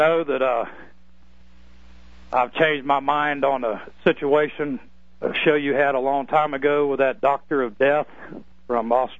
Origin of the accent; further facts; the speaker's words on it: Florida, United States; Yeah, being I'm from Volusia County, Florida, I'm serious about that.